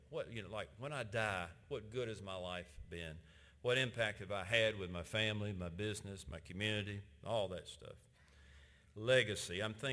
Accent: Chattanooga, Tennessee, United States; 1899, two guys from my hometown, Chattanooga, had this idea.

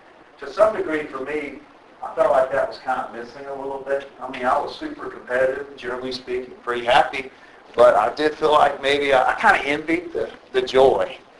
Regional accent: Tennessee, United States; They lived on 8 acres. We grew up in West Tennessee.

